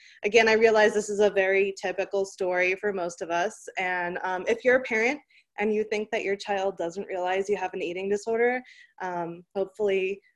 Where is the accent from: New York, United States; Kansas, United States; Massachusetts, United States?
Massachusetts, United States; Boston; I live on the West Coast now, but I grew up in the Boston area.